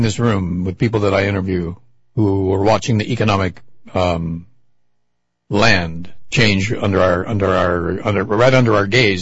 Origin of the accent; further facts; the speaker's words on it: California, United States; Well, in fact, I saw this happen in my home state of California, which used to be the number one educated state in the nation when I was going through school